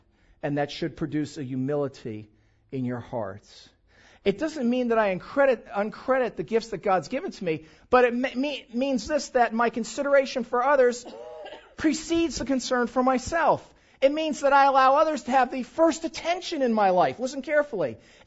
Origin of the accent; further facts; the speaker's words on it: East Coast, United States; You know that I was raised on the East Coast. You can probably tell, can't you? Little New York in me.